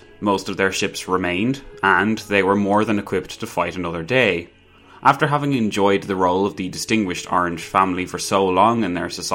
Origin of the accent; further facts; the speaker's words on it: Ireland; hey, come on, I'm Irish